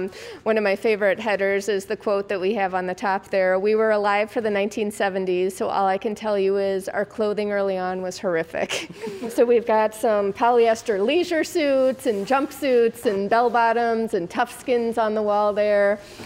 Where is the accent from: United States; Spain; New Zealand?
United States; Illinois; I grew up in the Chicago suburbs and that was like a huge thing for like a minute in the 80s.